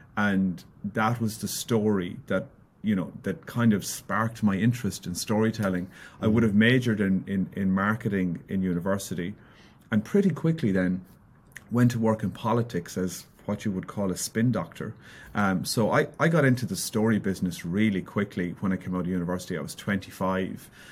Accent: Ballinasloe, Connacht, Ireland; I'm Irish, as you know, and I grew up in a small town in the west of Ireland, a place called Ballinasloe, in a county called Galway. And I grew up in a family business

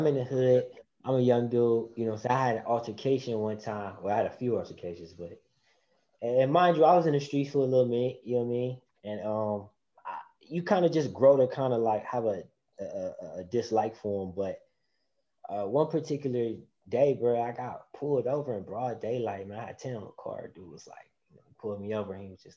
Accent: Jamaica; Coming up, being Jamaican, both parents, like, the police thing wasn't no avenue to go down for real.

